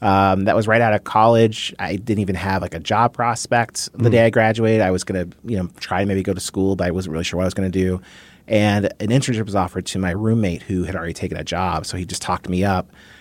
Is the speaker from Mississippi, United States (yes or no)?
no; Dallas, Texas, United States; I grew up in Dallas. So in the Dallas Morning News, I'd read like a lot of movie reviews and entertainment coverage there.